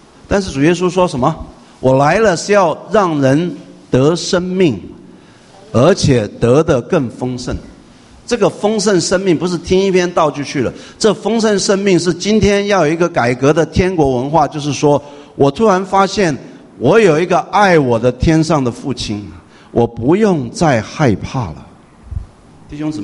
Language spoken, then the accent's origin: Chinese; Taiwan; 我是从台湾来的，我们在台湾也不讲英文的，所以我很紧张啊